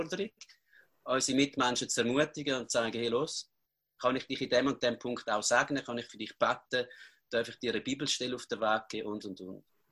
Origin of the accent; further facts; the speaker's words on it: Schmerikon, St. Gallen, Switzerland; Fahnenträgerin für Schmerike, wo ich aufgewachsen bin